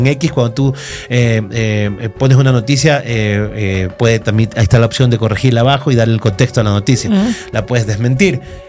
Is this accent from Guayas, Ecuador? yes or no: yes; Guayaquil, Guayas, Ecuador; yo siempre digo Guayaquil y Quito son dos planetas. Mientras nosotros nos criamos con Tico Tico, en Quito se criaban con Alberto Cañas Cañitas.